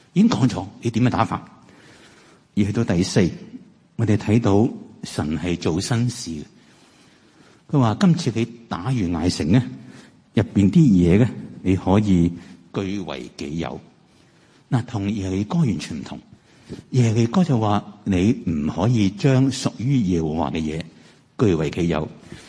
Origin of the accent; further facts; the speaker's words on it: Hong Kong; 我哋香港人系出名呢系心急嘅。我哋亦都系好多时都会觉得我哋呢个城市嘅效率系好高。